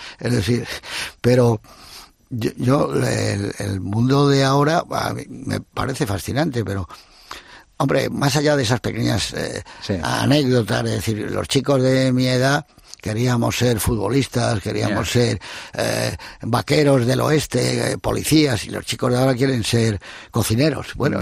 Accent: Spain; somos españoles

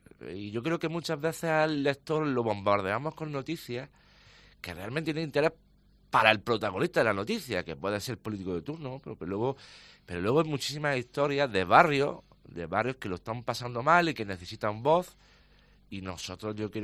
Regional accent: Linares, Andalusia, Spain; los que somos de Linares y hemos vivido a la sombra no solo de Santa Ana, sino de las sirenas de la fábrica de las latas, a las sirenas de los Benito o de los bilbaínos

